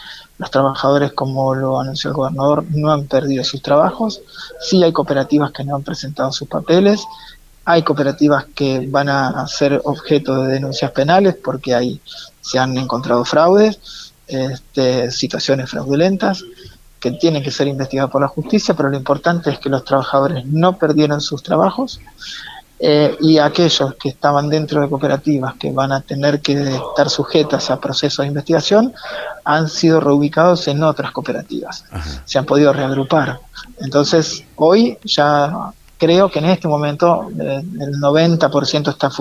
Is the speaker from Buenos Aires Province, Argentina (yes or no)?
no; Neuquén, Argentina; Sí, yo soy de Neuquén